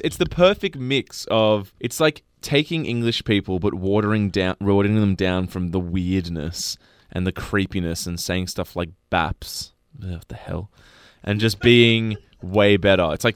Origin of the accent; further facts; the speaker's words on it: Australia; You know, I always pay out Australia, but then whenever I come back from overseas, I'm just like... Not too shabby.